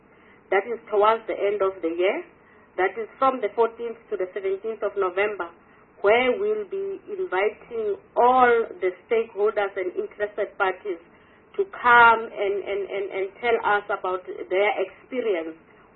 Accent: South Africa; we think that as a South African, it is important then to learn from yourself how do you communicate issues of climate change down to the person on the street

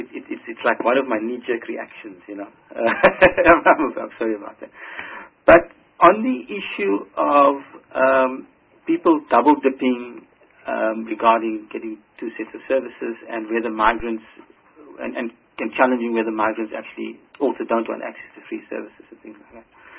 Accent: South Africa; And that excites me as a South African.

